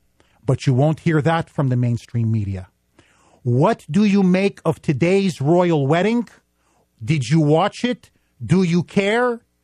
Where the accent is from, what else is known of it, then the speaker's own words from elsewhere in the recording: United States; I am an American Republican, small r, through and through.